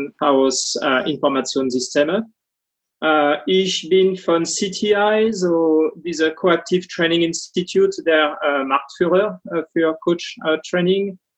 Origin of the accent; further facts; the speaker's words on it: France; German is a second language; now in Erlangen, Germany; Ich bin 49 Jahre alt, noch für einige Wochen mehr. Ich komme aus Frankreich und wohne in Erlangen seit 2017 mit meiner Frau und 6-jährigen Sohn.